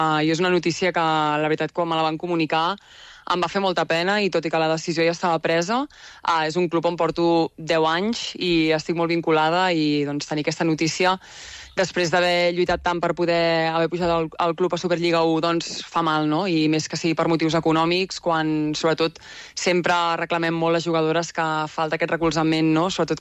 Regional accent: Granollers, Catalonia, Spain; vaig decidir tornar aquí a casa, a Granollers, d'on sóc jo

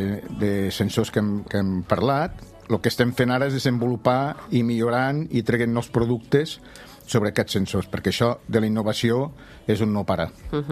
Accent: Andorra; Bueno, jo sóc d'Andorra, però tenim l'empresa a Terrassa.

